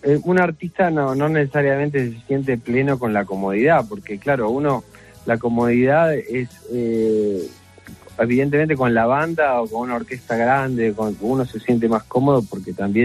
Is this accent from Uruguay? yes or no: yes; Uruguay; Estuve haciendo conciertos en Uruguay, en mi país